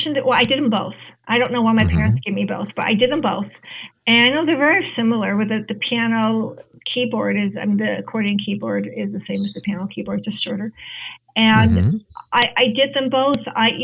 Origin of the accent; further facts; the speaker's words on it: California, United States; I grew up in Southern California.